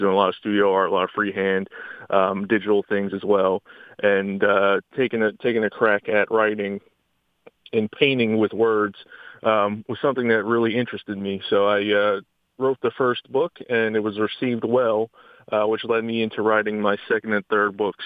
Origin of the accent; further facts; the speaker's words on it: France; also born or lived in Italy / Greece; So I was raised in Europe, France, Italy, and Greece, to be specific.